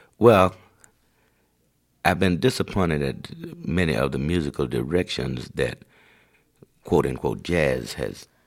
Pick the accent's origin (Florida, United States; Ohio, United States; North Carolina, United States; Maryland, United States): Florida, United States; Tallahassee; We grew up in Tallahassee, Florida, a university town.